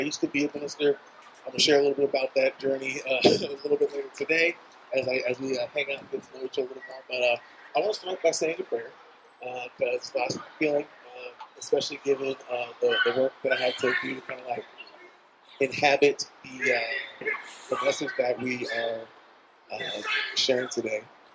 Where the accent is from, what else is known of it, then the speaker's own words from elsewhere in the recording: Jacksonville, Arkansas, United States; which is about 35 minutes away from where I grew up in Jacksonville, Arkansas.